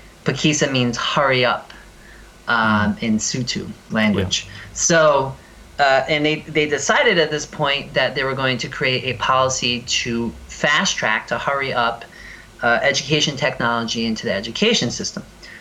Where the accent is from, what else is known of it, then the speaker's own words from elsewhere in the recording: United States; Yeah, so I'm from the United States.